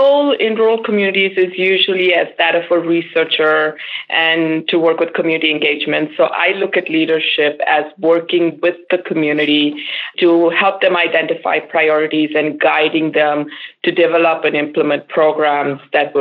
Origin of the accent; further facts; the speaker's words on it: Mumbai, Maharashtra, India; I grew up in Mumbai, which is one of the biggest cities in India and in the world, if you want to say that.